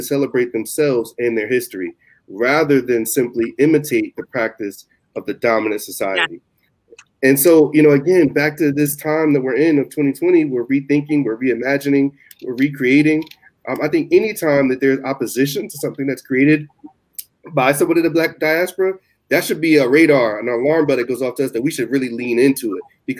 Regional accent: Springfield, Massachusetts, United States; And I do know that my hometown of Springfield, Massachusetts, shout out to the 413, they also have yearly celebrations of Kwanzaa.

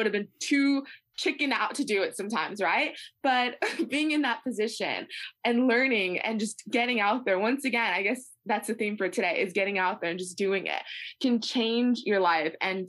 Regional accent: United States; I'll start with the United States because they're American. I'm American.

